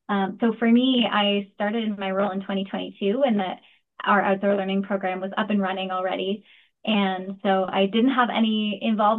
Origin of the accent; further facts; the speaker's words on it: Guelph, Ontario, Canada; I grew up in Guelph